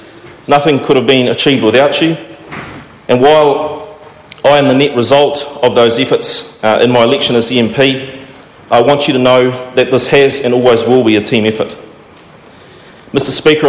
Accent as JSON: {"language": "English", "town": "Whangarei", "region": "Northland", "country": "New Zealand", "tie": "born or raised there", "also_born_or_lived": "Auckland", "said": "My early years were spent in Auckland before we as family moved to Whangarei, and I'm a product of Whangarei Boys High School."}